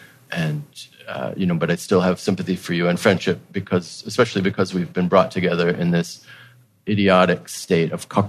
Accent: Peekskill, New York, United States; So I grew up, I went to a public school in Peekskill, New York, just about 35 miles north of here.

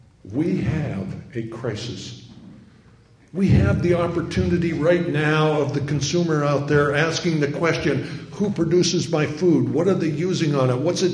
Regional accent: Great Falls, Montana, United States; Well, My hometown, Great Falls, Montana, today has a vegan restaurant.

